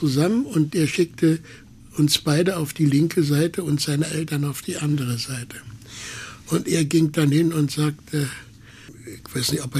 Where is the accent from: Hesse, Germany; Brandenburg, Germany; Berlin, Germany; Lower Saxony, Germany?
Berlin, Germany; Ich bin ja dann hier auch groß geworden in Mitte, wo man so Berliner hat.